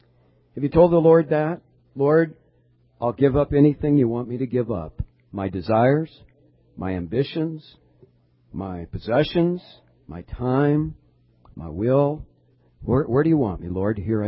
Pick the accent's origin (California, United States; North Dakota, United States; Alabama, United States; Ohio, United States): California, United States; And I'm from Southern California. I like the mountains and the beach and all of that good stuff.